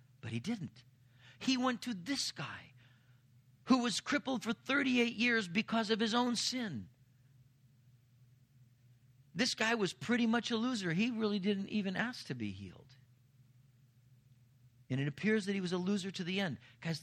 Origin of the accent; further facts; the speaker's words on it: Anaheim, California, United States; When I was growing up in Anaheim, my mom was the charge nurse at a convalescent home.